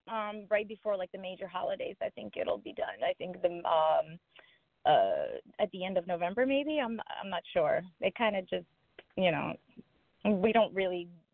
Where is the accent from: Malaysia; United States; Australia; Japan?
United States; Queens, New York; I grew up in Queens. Now I currently live in Long Island, and I sing all the time.